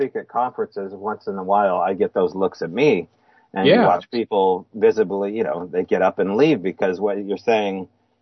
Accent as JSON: {"language": "English", "town": "Springfield", "region": "Oregon", "country": "United States", "tie": "born or raised there", "said": "And I grew up in the Willamette Valley outside of Eugene, in the town of Springfield or Thurston, Oregon."}